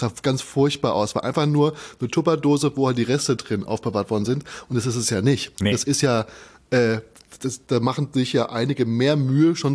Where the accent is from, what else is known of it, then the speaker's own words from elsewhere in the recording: Darmstadt, Hesse, Germany; Familie aus Frankfurt, aber ich bin dann in Darmstadt aufgewachsen.